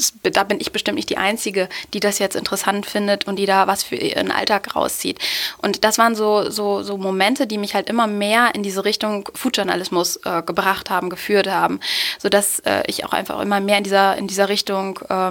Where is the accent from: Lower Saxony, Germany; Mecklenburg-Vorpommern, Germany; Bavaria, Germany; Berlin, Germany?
Lower Saxony, Germany; Osnabrück; ich komme aus Osnabrück